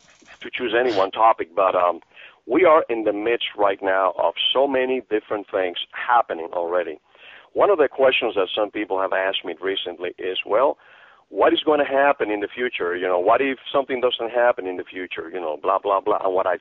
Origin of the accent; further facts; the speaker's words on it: Cuba; Cuba, I am from Cuba, and you don't get earthquakes 6.0 in Cuba.